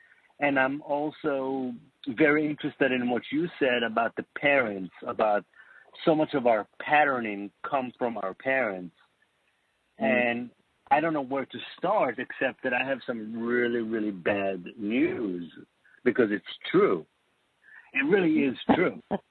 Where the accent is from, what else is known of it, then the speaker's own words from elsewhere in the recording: Israel; also born or lived in United States; I'm over here from Israel. I moved here